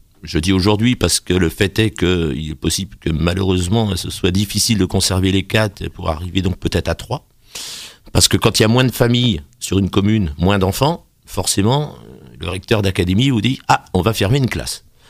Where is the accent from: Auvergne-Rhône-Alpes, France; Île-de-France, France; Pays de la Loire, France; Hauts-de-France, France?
Pays de la Loire, France; Cholet; Moi, à l'origine, j'étais de Cholet, voilà.